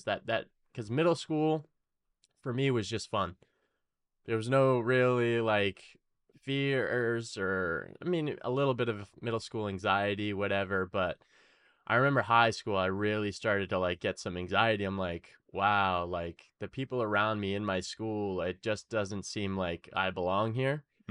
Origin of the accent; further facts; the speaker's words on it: New England, United States; I grew up in the Western world, grew up in the United States, northeastern part, New England.